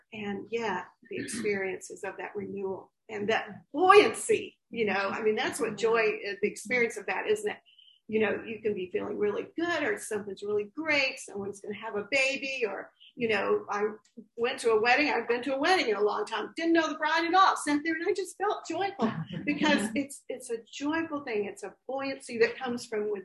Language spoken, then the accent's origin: English; Albuquerque, New Mexico, United States; So Candy mentioned New Mexico last week, and I grew up in Albuquerque.